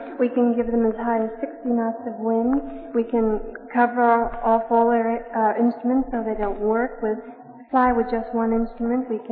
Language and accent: English; Rhode Island, United States; He comes from Atlanta, Georgia, and I come from Rhode Island, but that makes it fine.